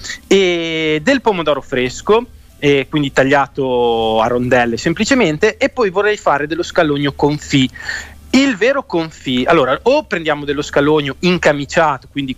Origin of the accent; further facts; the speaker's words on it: Modena, Emilia-Romagna, Italy; Scusate, ma essendo che io sono di Modena, io non uso né il pollo né il vitello